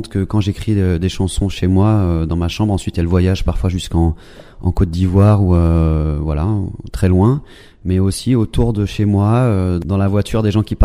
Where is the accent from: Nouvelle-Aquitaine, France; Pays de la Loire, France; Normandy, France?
Nouvelle-Aquitaine, France; Capbreton; mais aussi chez moi à Cap-Breton